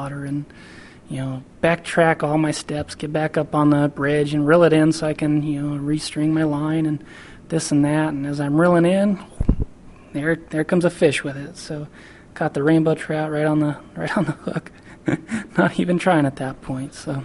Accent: Idaho, United States; I'm from Idaho originally

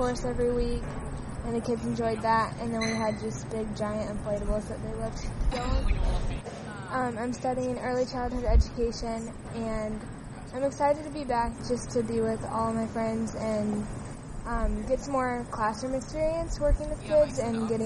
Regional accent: Polk City, Iowa, United States; I'm from Polk City, Iowa, and I worked at a summer camp in Estes Park, Colorado.

